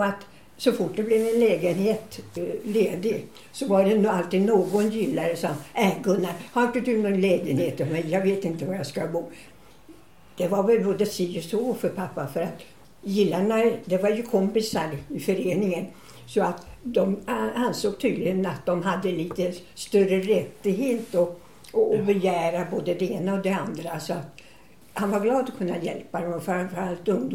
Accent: Stockholm, Stockholm County, Sweden; born there; Jag är född i Stockholm på Söder. Först på Gotlandsgatan, sen Görgatan.

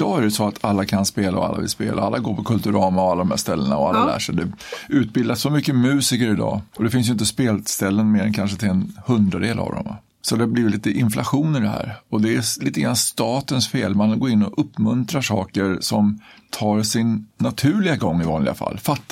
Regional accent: Kalmar, Kalmar County, Sweden; also born or lived in Stockholm; Av två bönder från Herrljunga. Men sen flyttade vi till Kalmar. Så att jag blev halvbonde igen då.

